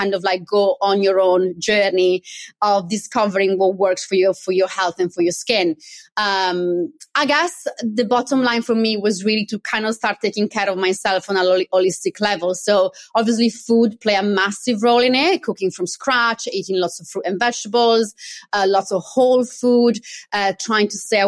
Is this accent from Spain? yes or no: no; Italy; moved away as an adult; now in London, United Kingdom; Growing up in Italy in the 80s and 90s